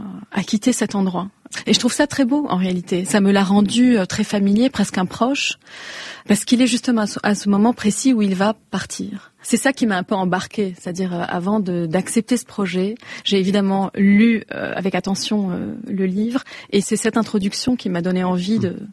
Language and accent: French; Lebanon; D'abord parce qu'en tant que Libanaise